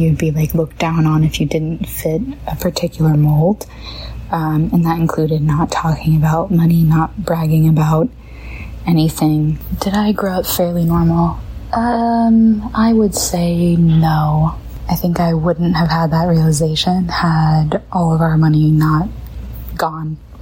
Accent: Greenwich, Connecticut, United States; I grew up in Greenwich, Connecticut. I would say it was mostly people of high income, very wealthy.

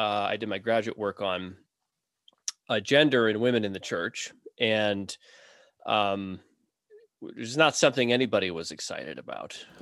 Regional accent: South Dakota, United States; So I grew up here in South Dakota in the, I guess it was a North American Baptist church.

